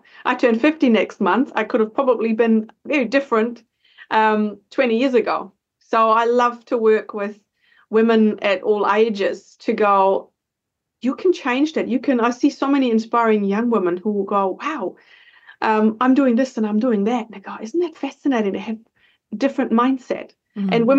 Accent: Germany; I come from Germany, so I come from two generations of post-war trauma, mm-hmm. of scarcity, of hard work and sacrifice and martyrdom.

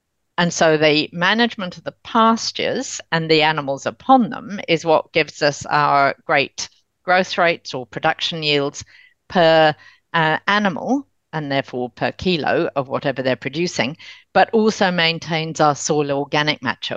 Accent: United Kingdom; moved away as an adult; And Britain, my home country, I lived there until I was 19

